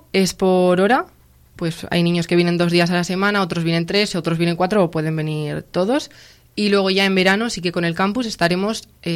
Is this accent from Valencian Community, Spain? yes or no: no; Laredo, Cantabria, Spain; Sí, soy de Laredo.